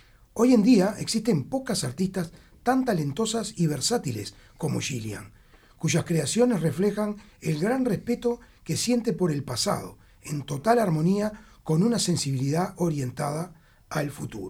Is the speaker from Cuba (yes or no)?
yes; Cuba; representa lo que soy, mujer, cubana, músico y ciudadana del mundo.